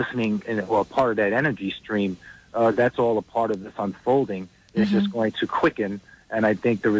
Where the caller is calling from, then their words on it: New Jersey, United States; I'm calling from New Jersey.